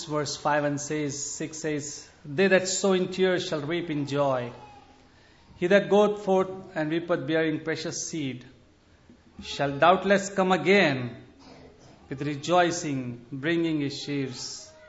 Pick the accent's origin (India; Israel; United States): India; Mumbai, Maharashtra; I am from Mumbai city, Bombay. Previously it used to be called, now it says Mumbai due to political reason. And the state of Maharashtra I am from